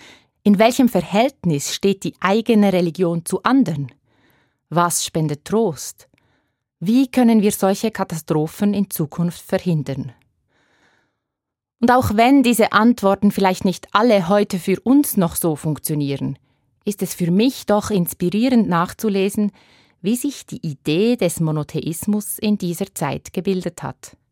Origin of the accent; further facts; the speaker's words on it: Basel-Landschaft, Switzerland; now in Bern, Switzerland; Meine Heimat im Oberbaselbiet klingt anders als mein neues Zuhause im Bernbiet. Meine Eltern fallen mit ihrem spitzen «i» immer auf in einer Gegend, wo man das «r» auf der Zunge rollt.